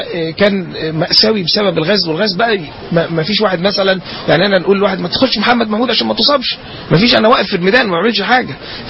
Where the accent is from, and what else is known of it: Egypt